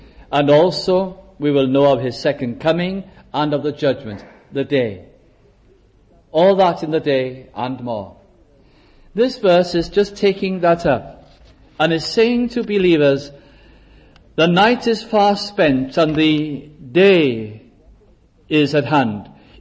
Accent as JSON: {"language": "English", "region": "Wales", "country": "United Kingdom", "lives_now": "England", "said": "being a Welsh person living in the north of England."}